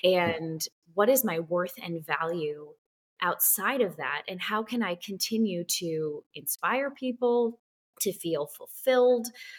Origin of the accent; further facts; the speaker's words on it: Minnesota, United States; born there; also born or lived in New York; now in Nashville, United States; I was born in Minnesota, and I had a big break when I was 21 to pursue my dream of being on Broadway. I moved to New York